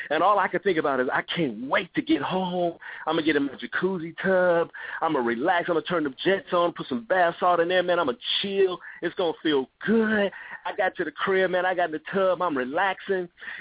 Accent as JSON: {"language": "English", "town": "Gary", "region": "Indiana", "country": "United States", "tie": "born or raised there", "also_born_or_lived": "Chicago", "said": "I was born and raised in Gary, Indiana"}